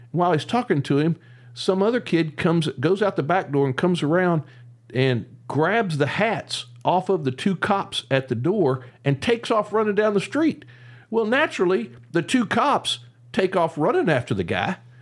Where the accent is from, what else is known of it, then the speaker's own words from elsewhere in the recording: Huntington, West Virginia, United States; I led a simple life growing up in Huntington, West Virginia, and this is way beyond what I can cope with.